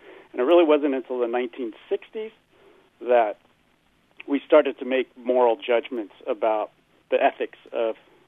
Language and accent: English; San Diego, California, United States; born there; I mean, I was born in San Diego and still live here.